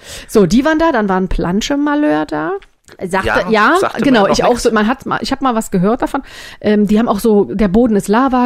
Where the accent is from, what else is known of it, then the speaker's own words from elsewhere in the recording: East Germany, Germany; Ich komme aus dem Osten, woher soll ich das wissen, was Casala heißt?